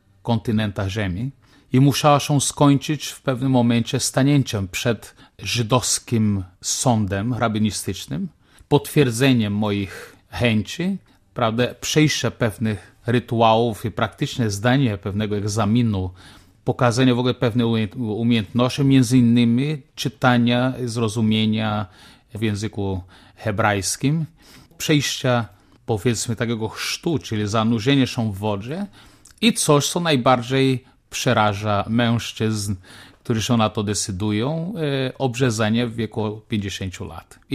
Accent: Northeast Brazil, Brazil; accent: northeastern Brazilian; Polish is a second language; akcentem północno-wschodniej części Brazylii. Jest to też tak ciekawe, że ja w języku portugalskim mam coraz silniejszy akcent mojego dzieciństwa.

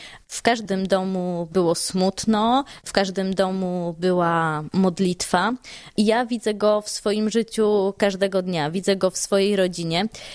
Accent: Złota, Greater Poland Voivodeship, Poland; pochodzę z Złotej obok Koła

